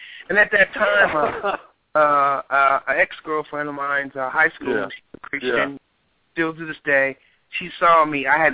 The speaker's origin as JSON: {"language": "English", "region": "Texas", "country": "United States", "said": "because I was always connected around older musicians and gospel musicians, because I'm from Texas."}